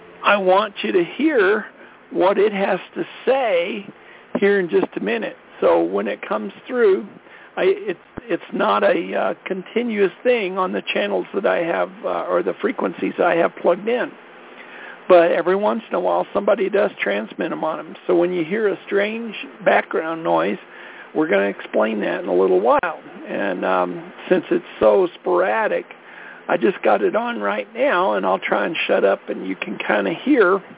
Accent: Colorado, United States; from Colorado

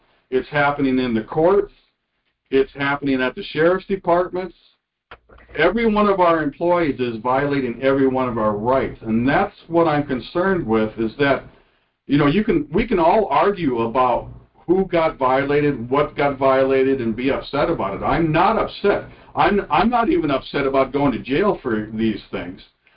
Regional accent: Luverne, Minnesota, United States; My second one here is the state of Minnesota, especially my hometown of Luverne.

